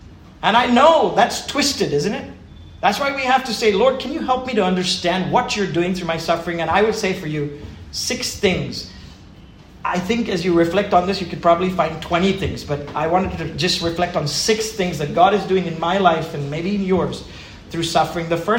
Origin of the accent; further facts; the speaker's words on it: Pune, Maharashtra, India; I grew up in Pune, and it was, you know, this was all jungle before, and peacocks, and now suddenly it's IT parks and malls wherever there were trees.